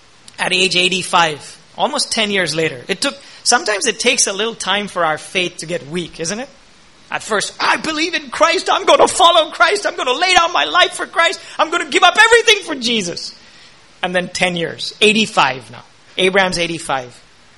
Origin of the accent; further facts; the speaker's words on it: India; And immediately, as an Indian, you go, oh, how can a man of God do that?